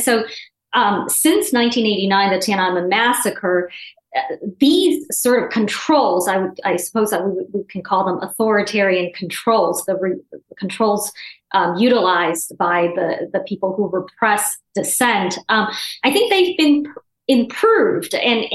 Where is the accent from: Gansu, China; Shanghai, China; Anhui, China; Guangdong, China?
Guangdong, China; Guangzhou; English is a second language; In my hometown, the city of Guangzhou